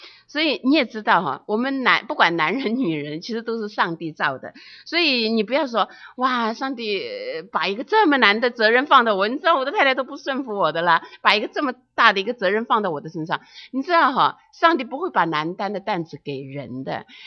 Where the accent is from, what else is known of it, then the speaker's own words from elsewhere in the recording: China; now in United States; 现在我们特别从中国搬到美国来了